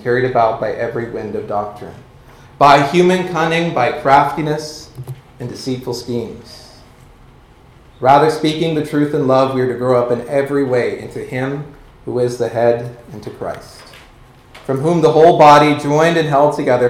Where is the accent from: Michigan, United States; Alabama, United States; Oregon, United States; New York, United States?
Oregon, United States; which I'm from Southern Oregon. That's a very Southern Oregon thing you have to do.